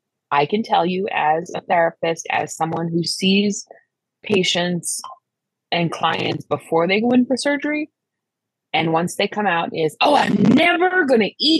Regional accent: Midwest, United States; I grew up in the Midwest, so slices are small.

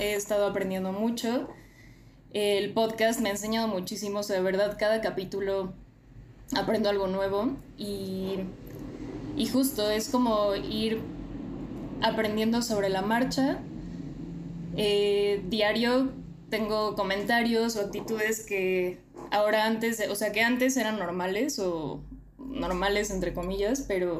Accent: Mexico City, Mexico; Tengo 28 años, soy de la Ciudad de México y pues feminista en formación también.

